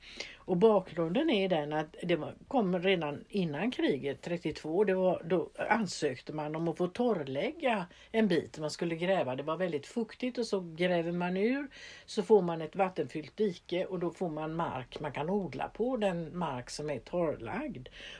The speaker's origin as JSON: {"language": "Swedish", "town": "Öland", "region": "Kalmar County", "country": "Sweden", "said": "som ölänning så sitter jag ju ofta och tänker"}